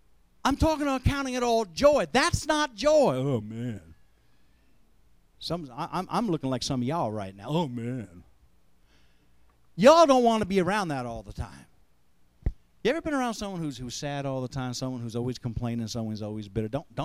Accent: United States; Me, like a fool that I am, me being the American I am, had a whole pocket full of credit cards

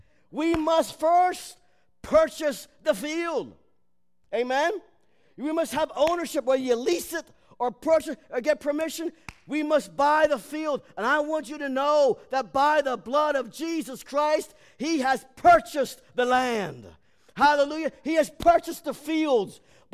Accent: Lancaster, Pennsylvania, United States; also born or lived in Lebanon; most of us in the team here are from Lancaster County, okay? Some of us grew up in an agricultural setting, and because we're from Lancaster and Lebanon

